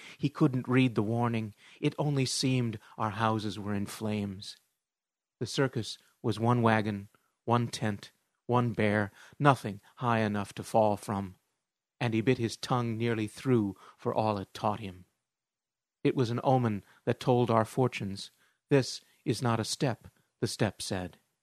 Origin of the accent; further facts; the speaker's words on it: Henderson, Nebraska, United States; No, I grew up in a little town in the middle of Nebraska, which might be worse. a town of under 1,000 people called Henderson